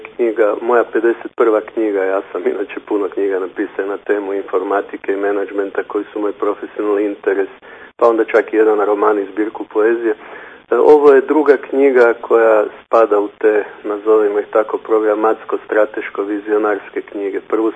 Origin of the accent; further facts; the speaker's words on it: Zagreb, Zagreb County, Croatia; born there; Inače, ja sam rođen u Zagrebu gdje sam završio fakultet i magistrirao i doktorirao.